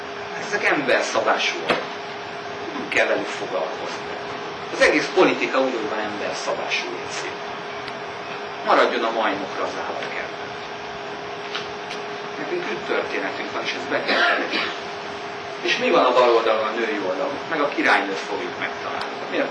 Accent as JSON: {"language": "Hungarian", "region": "Békés", "country": "Hungary", "said": "de ott Békés Csaba felé nagyon sok, ahonnan én jöttem."}